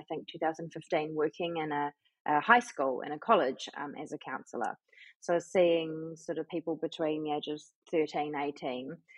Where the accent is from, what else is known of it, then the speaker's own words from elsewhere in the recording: Nelson, New Zealand; I'm from Nelson. I've lived in Nelson my whole life